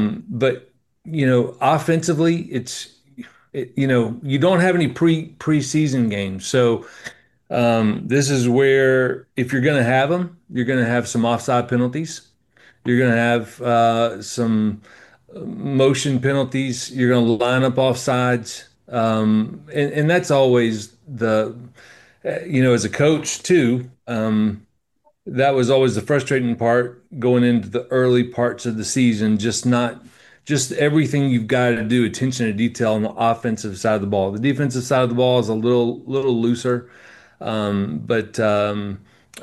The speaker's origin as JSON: {"language": "English", "region": "Alabama", "country": "United States", "tie": "born or raised there", "said": "growing up on the Eastern Shore, we only had one high school at the time. But we had different middle schools. So Dave and I played against each other. Dave was at Fairhope Middle, and I was at Daphne Middle"}